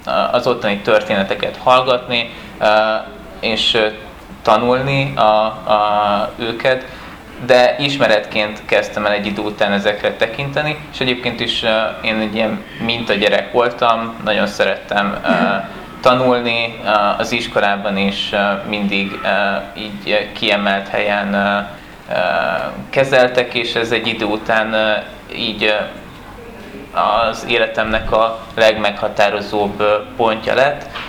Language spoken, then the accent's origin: Hungarian; Nyíregyháza, Szabolcs-Szatmár-Bereg, Hungary; Igazából én innen elég közelről származom, én nyíregyházi vagyok. Egy vallásos családból származom.